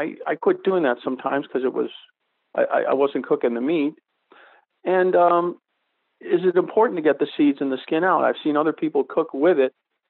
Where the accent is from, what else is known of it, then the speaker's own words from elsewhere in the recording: Saugus, Massachusetts, United States; I'm originally from Saugus, Massachusetts, which is just north of you.